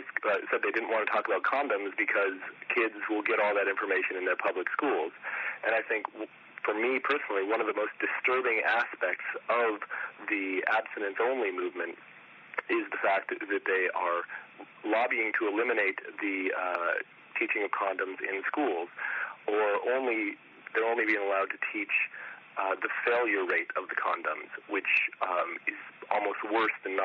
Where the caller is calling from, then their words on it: Cambridge, Massachusetts, United States; I'm calling from Cambridge, Massachusetts.